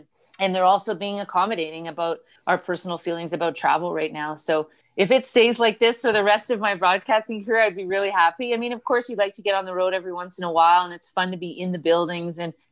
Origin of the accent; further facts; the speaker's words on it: Canada; born there; I was born in Canada, and obviously with the rivalry. But, you know, I moved back to Canada